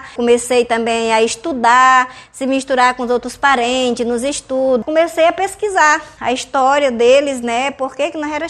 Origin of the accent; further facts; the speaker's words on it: Acre, Brazil; uma reserva em cima do nosso território, que é onde eu nasci e me criei lá